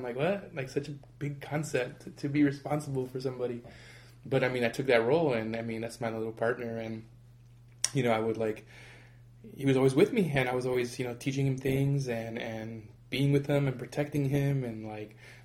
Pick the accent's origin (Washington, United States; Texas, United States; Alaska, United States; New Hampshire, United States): Texas, United States; San Antonio; born there; I was born in San Antonio, Texas. I was born there.